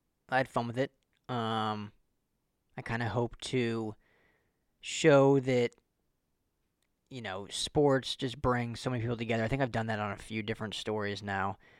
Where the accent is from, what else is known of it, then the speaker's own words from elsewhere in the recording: Denver, Colorado, United States; I'm from Denver originally.